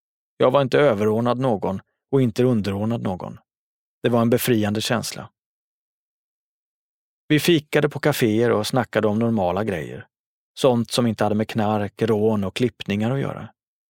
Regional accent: Jordbro, Stockholm County, Sweden; Hade man skämtat så på gatan där jag växte upp hade det tolkats som en kränkning. Hade någon sagt sådana saker till mig i Jordbro hade jag varit tvungen att göra något.

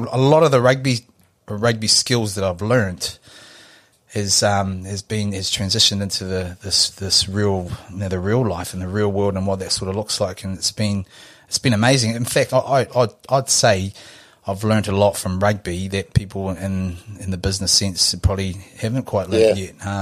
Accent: Samoa; born there; So I was born in Samoa.

